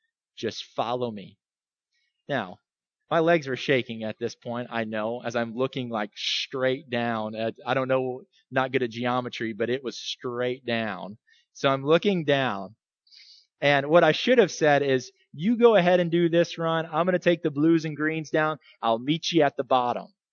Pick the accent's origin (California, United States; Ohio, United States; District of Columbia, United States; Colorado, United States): Ohio, United States; also born or lived in Oklahoma; I grew up in Ohio, like the flattest place in the entire earth, right?